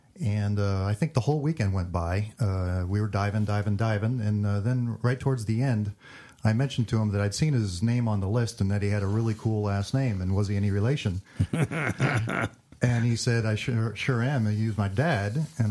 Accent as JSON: {"language": "English", "region": "New York", "country": "United States", "moved": "as an adult", "lives_now": "San Diego, United States", "said": "About 60 miles northwest of New York City in Orange County, right on the Hudson R"}